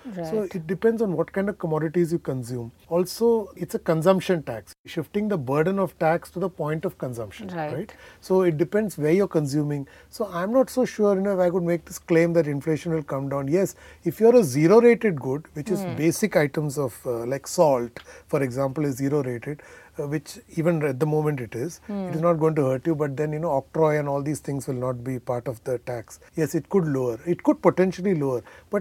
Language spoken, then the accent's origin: English; India; And of course, as an Indian, we are all very proud that she's the world number two at this point of time.